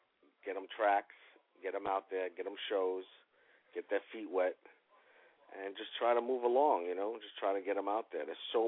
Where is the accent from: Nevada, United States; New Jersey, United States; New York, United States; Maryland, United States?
New York, United States; New York City; also born or lived in California; I grew up in California for a few years, but I was born and raised in New York in Rocksteady Park area.